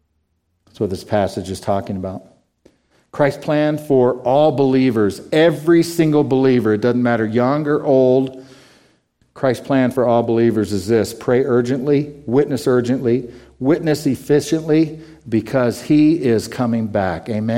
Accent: Pueblo, Colorado, United States; I grew up in Pueblo, where the majority of my friends, a large part of the culture down there in the 1980s, was Hispanic.

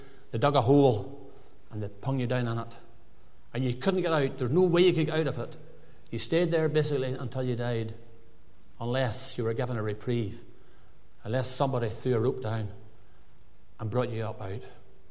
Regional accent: Ballymena, Northern Ireland, United Kingdom; I'm from Ballymena.

